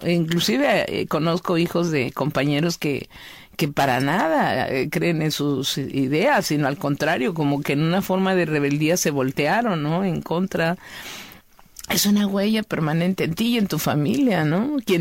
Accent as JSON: {"language": "Spanish", "region": "Guerrero", "country": "Mexico", "said": "yo me quedé en mi tierra unos días, pero dije, bueno, ya parece ser que ya no va a haber problema, y yo regreso el 2 de enero de Guerrero a la ciudad"}